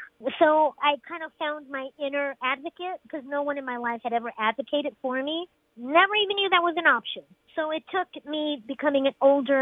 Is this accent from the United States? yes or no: yes; Los Angeles, California, United States; I grew up in the Los Angeles public school system